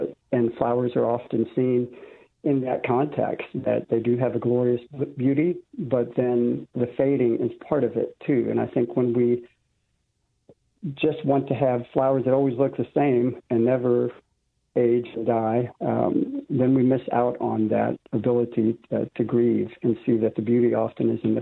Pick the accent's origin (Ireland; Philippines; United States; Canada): Philippines; I grew up in the Philippines. My parents were missionaries there.